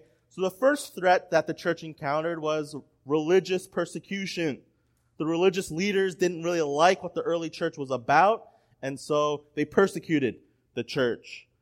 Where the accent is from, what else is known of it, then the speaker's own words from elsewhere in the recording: United States; born there; I was born in America, all right? But my parents are from Hong Kong, and I can speak Cantonese, and I look Chinese